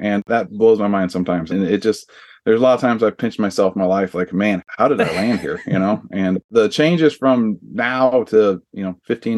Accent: Iowa, United States; I grew up in Iowa.

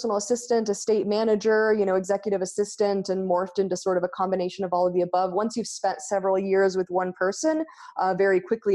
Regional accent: Argentina; Well, you know, I grew up in Argentina, and we don't do the traditional college thing over there.

